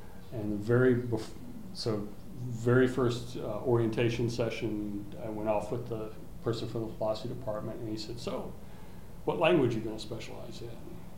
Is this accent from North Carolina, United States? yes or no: yes; Kings Mountain, North Carolina, United States; So I grew up in Kings Mountain, North Carolina, which in those days was a cotton mill town.